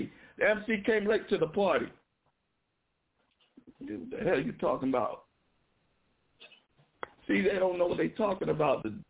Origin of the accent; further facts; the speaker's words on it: Brooklyn, New York, United States; I'm from there. I'm Brooklyn. I'm from Flatbush. I'm from there, so I know.